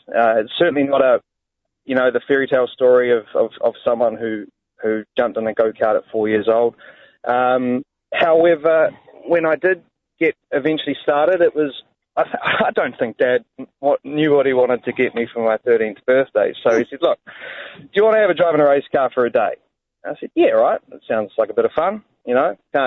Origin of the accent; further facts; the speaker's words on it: Palmerston North, Manawatū-Whanganui, New Zealand; obviously born and raised in Palmy.